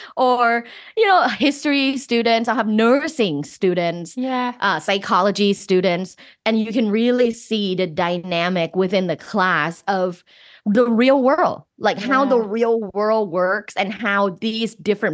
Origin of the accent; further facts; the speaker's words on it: Thailand; You know, I'm originally from Thailand